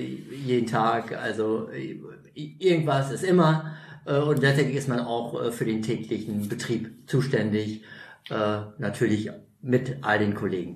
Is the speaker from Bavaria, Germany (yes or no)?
no; Lower Saxony, Germany; meine Heimat ist in Ostfriesland, 500 Kilometer entfernt etwa.